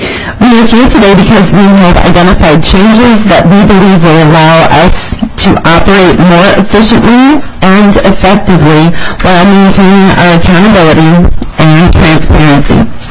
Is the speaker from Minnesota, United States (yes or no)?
yes; Willmar, Minnesota, United States; I am from Wilmer, Minnesota